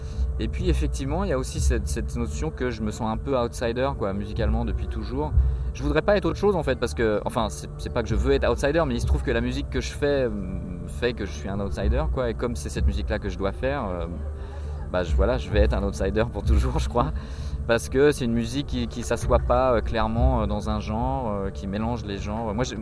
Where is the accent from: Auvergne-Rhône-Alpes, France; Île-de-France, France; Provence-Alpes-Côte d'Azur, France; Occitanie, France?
Île-de-France, France; Paris; moved away as an adult; now in Berlin, Germany; je me sens plus étranger depuis que je suis à Berlin, en fait. J'étais à San Francisco avant, enfin je suis parisien à la base, donc pour ceux qui ne connaissent pas, j'ai quitté Paris en 99